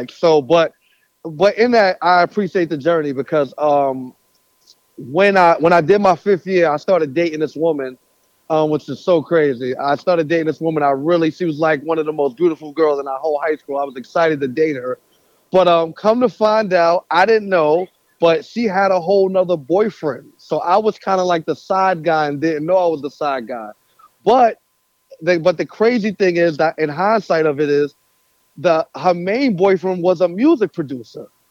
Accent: Queensbridge, New York, United States; So basically, I grew up in Queensbridge, New York.

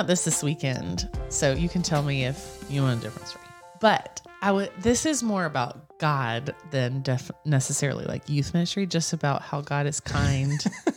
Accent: Alabama, United States; but I'm from Alabama. And during college, I worked at an all girls camp in the woods of Alabama.

